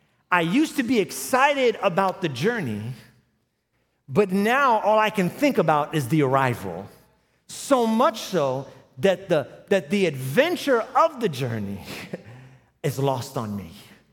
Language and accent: English; New York City, New York, United States; born there; now in Orlando, United States; I live in Florida. I live in Orlando, but I wasn't born here. I was born in New York City.